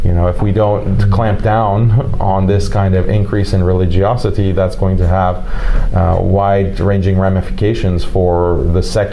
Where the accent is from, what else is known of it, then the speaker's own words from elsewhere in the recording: United States; Yeah, so that this is shocking to me as an American